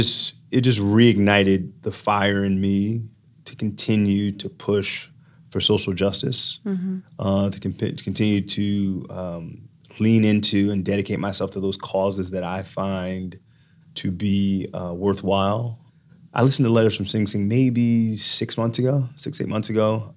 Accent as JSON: {"language": "English", "town": "Philadelphia", "region": "Pennsylvania", "country": "United States", "tie": "born or raised there", "said": "I've always been very social justice oriented, born and raised in South Philadelphia."}